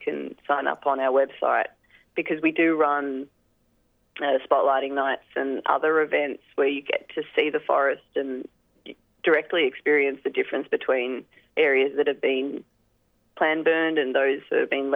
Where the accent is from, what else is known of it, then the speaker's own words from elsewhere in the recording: Australia; growing up in Australia, we take on a lot of myths about fire in the landscape.